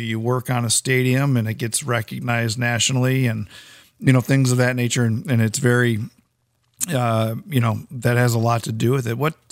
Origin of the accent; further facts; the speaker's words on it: Detroit, Michigan, United States; I'm from Detroit as well